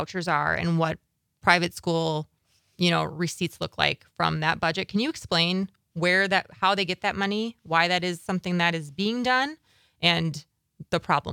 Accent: Slinger, Wisconsin, United States; I grew up in Slinger down south a little bit.

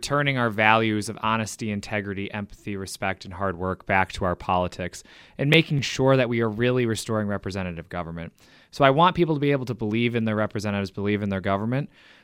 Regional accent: Iola, Wisconsin, United States; So I grew up in Iola, Wisconsin, so not too far away from here. And I grew up in a town of 1,301 people

